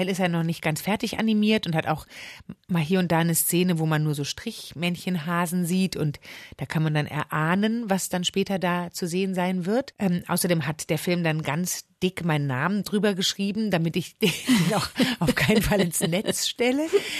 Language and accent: German; Düsseldorf, North Rhine-Westphalia, Germany; viele haben sich gewundert, wenn ich gesagt habe, ich komme nicht aus Berlin. Ich komme tatsächlich aus Düsseldorf, aus dem Rheinland.